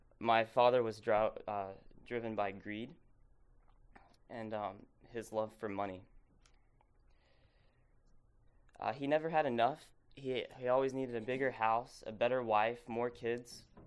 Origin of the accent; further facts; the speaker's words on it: Arkansas, United States; also born or lived in South Carolina; So, I'm from Arkansas. I was born in South Carolina, but I'm from Arkansas, like Chuck said.